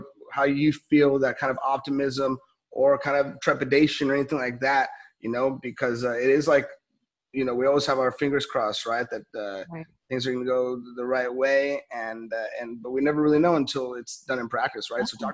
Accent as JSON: {"language": "English", "town": "Los Angeles", "region": "California", "country": "United States", "said": "You know, it's I'm from LA, I'm from Cali"}